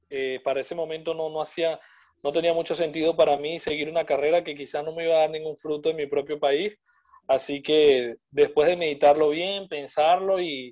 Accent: Barcelona, Anzoátegui, Venezuela; moved away as an adult; yo soy del oriente del país, he estado en Suátegui, específicamente de la ciudad de Barcelona, donde viví toda mi vida hasta la edad de 25 años, donde, bueno, decidí, como muchos de mis compatriotas, salir del país por la situación, pues, económica

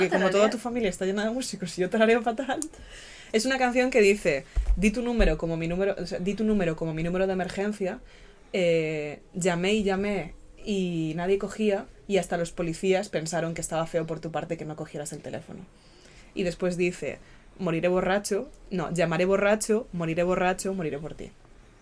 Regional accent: New England, United States; I have a reason, I am mean, because I grew up in New England.

